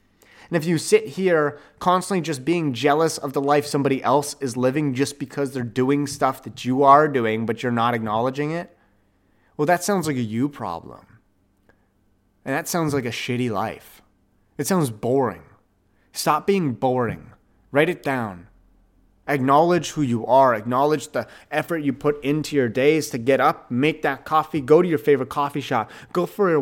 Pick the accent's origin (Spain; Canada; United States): Canada; Ottawa, Ontario; Ottawa, my hometown. That's insane. Our city, home city.